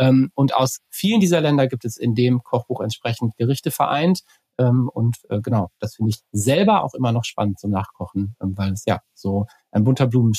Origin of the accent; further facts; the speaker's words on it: Bremen, Germany; jetzt denke ich, ich bin Bremer